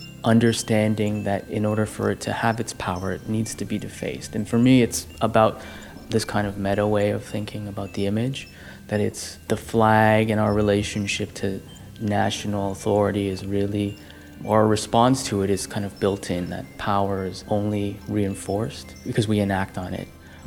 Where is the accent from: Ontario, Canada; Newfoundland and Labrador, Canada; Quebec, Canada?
Ontario, Canada; Toronto; also born or lived in Hong Kong; I'm a Toronto-based artist, and I was born in Hong Kong, but I've lived most of my life in Toronto, and I've lived in other places in the United States and in Europe.